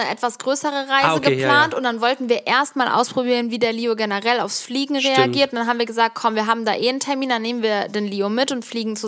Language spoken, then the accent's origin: German; Cologne, North Rhine-Westphalia, Germany; weil wir kommen ja aus Köln